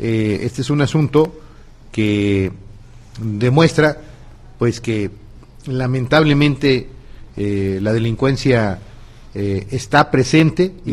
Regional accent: Guerrero, Mexico; Son hechos lamentables que yo quisiera que no sucedieran, como guerrerense, como mexicano, como gobernador, por supuesto, pero se dan.

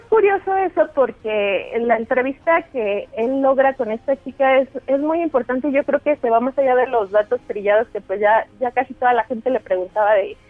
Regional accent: Syria; moved away; en ningún momento me imaginé que iba a tener que dejar Siria si no hubiera pasado lo que está pasando en mi país

